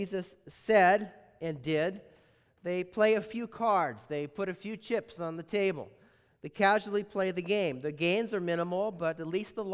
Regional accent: Montana, United States; Now, growing up in Montana, various places have their own kind of integral culture

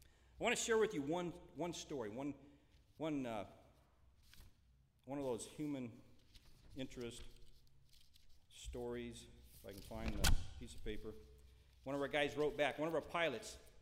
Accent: Waterford, California, United States; I grew up here. I mean, I was born here. I grew up in Waterford. My family's here. It's kind of fun to come back and realize this is where I started.

